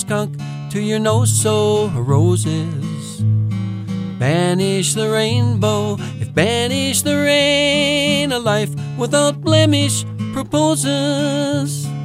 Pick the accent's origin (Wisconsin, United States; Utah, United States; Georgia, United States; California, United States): Wisconsin, United States; St. Croix Falls; They're 4 miles north of St. Croix Falls, my hometown.